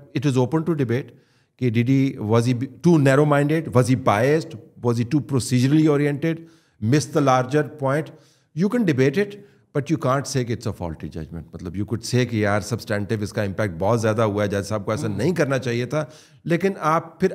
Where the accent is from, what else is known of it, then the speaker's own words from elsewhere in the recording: Pakistan; کیونکہ میں پاکستانی ہوں, تو یار انڈر ڈیولپڈ ملک ہے